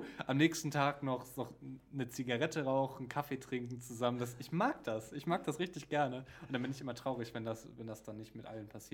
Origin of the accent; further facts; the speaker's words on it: North Rhine-Westphalia, Germany; wir sind alle hier so in der Nähe von Düsseldorf groß geworden